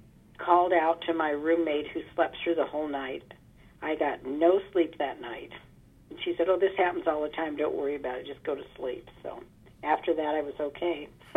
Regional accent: Santa Barbara, California, United States; I grew up in Santa Barbara, California.

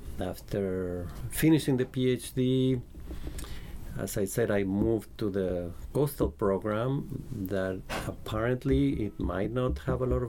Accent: Mexico; Yeah, well, I am from Mexico, and I studied general agriculture for my bachelor's. Then I work in the highlands in Mexico, and then in the tropics too.

